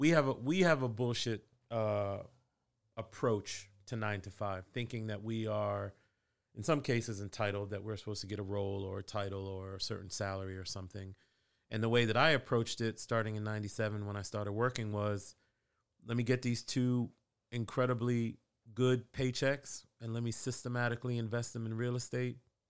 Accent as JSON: {"language": "English", "town": "Boston", "region": "Massachusetts", "country": "United States", "tie": "born or raised there", "also_born_or_lived": "Queens, New York", "said": "I'm a Haitian immigrant kid. My parents grew up in Haiti. I was born in Queens, New York, raised in Boston, came down to D.C. for University of Virginia"}